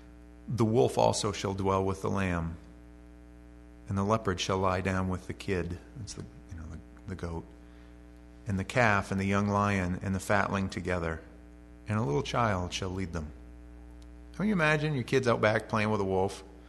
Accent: East Millinocket, Maine, United States; We grew up in East Millinocket. I'm 40, almost 41.

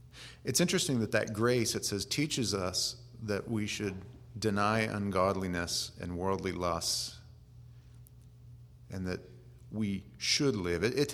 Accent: United States; born there; And the only reason that I know because I was born in America.

